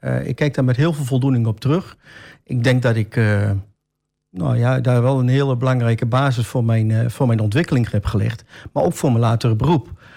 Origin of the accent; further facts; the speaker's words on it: Almelo, Overijssel, Netherlands; ik ben geboren en getogen in Almelo, woon nog steeds in Almelo.